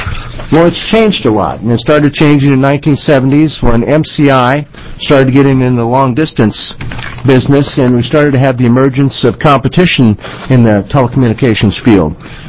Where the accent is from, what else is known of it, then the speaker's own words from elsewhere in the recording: Midwest, United States; This is the old telephone, and I grew up in the Midwest